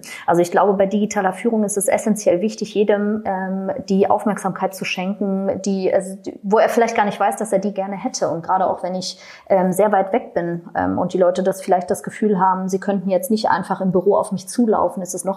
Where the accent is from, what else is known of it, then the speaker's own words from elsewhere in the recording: Berlin, Germany; Ich komme aus Berlin, das rutscht dann so raus.